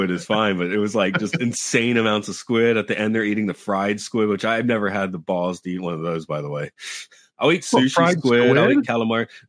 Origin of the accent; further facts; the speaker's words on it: United States; I use a shower. I'm American, but other people in my family